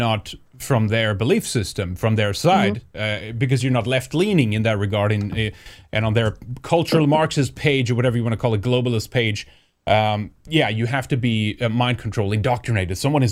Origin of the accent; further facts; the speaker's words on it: Sweden; English is a second language; I'm Swedish, I'm from Sweden